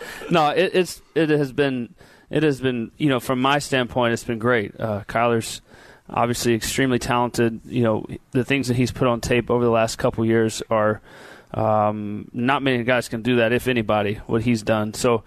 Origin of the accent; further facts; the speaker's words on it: Texas, United States; But again, I'm from Texas.